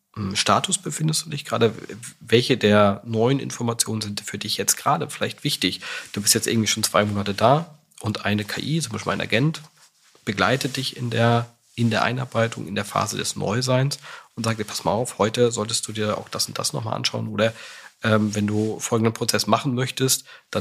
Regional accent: Rostock, Mecklenburg-Vorpommern, Germany; Ja, genau.

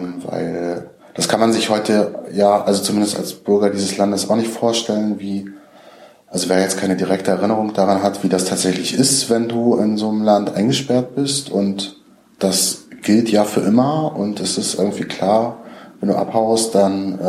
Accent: Rostock, Mecklenburg-Vorpommern, Germany; in Rostock, in meiner Heimatstadt Rostock

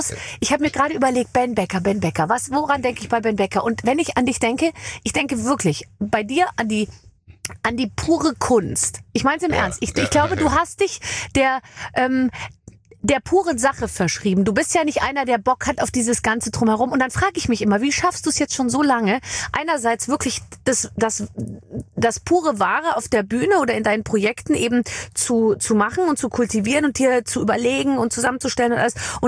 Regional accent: Austria; Ich war jetzt letztens wieder bei uns in Österreich im Dorf, im Hallenbad, wo kein anderer hingeht.

